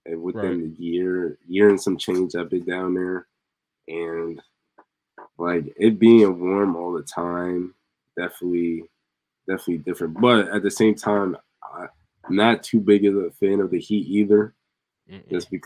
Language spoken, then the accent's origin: English; New Jersey, United States; Some of my boys on my team try to get on me because I'm from Jersey, and sometimes we like to dance